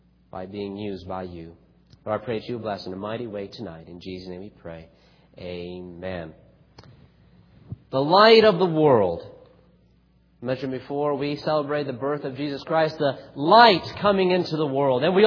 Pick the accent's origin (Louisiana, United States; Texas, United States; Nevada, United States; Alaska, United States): Texas, United States; I come from Central Texas, okay? I flew out of Killeen, went to Houston, and I don't know anything about Houston.